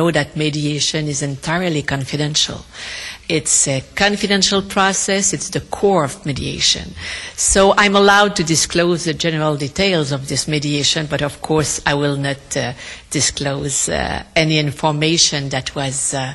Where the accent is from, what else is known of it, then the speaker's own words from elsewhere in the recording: Quebec, Canada; I come from Gaspésie, and Port Daniel is in Gaspésie.